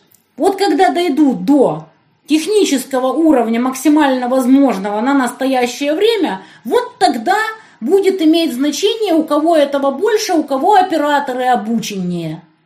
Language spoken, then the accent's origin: Russian; Siberia, Russia; Я с Сибири. Недавно летели в Москву.